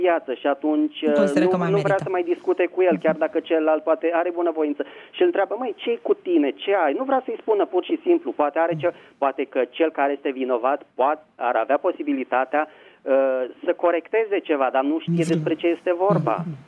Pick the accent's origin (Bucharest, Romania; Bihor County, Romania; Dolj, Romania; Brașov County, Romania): Bucharest, Romania; din București.